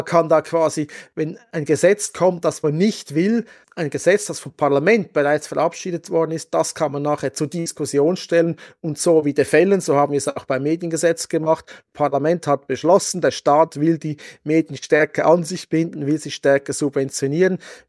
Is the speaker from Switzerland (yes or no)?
yes; Switzerland; Und das können wir als Schweizer überhaupt nicht verstehen.